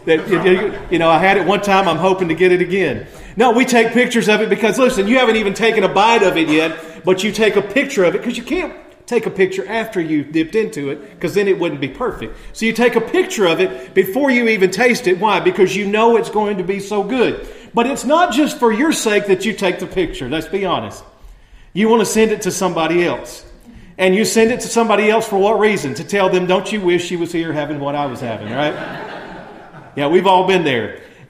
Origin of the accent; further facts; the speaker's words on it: Alabama, United States; now in Florida, United States; growing up in Alabama where I grew up, I live in Florida now, but growing up in Alabama